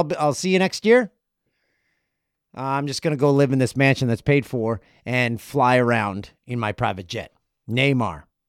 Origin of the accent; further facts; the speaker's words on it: Peterborough, Ontario, Canada; my hometown of Peterborough